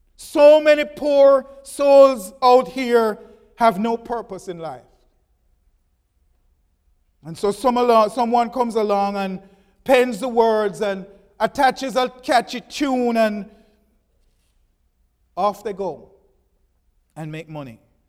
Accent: Jamaica; I remember I'm from Jamaica.

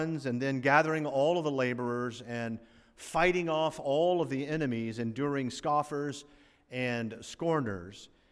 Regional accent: Florida, United States; I always look at the month of May because I grew up in Florida mostly, and Florida's pretty warm early on.

